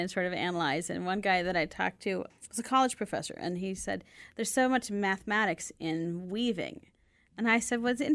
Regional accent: Bemidji, Minnesota, United States; we're from Bemidji anyway.

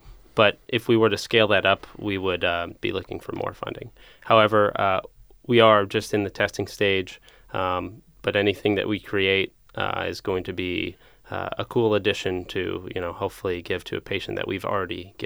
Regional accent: Dayton, Ohio, United States; I'm from Dayton originally

